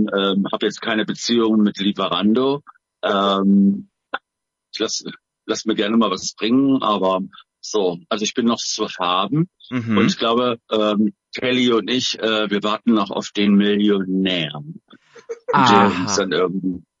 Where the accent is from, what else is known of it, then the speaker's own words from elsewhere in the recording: Saxony-Anhalt, Germany; now in Frankfurt, Germany; Ursprünglich komme ich aus dem Osten, Sachsen-Anhalt. Mhm. Bin aber seit 91 in Frankfurt, also im Taunus Frankfurt. Ich denke mal schon so, frankfurterisch kann man schon sagen. Also es ist schon so meine zweite Heimat.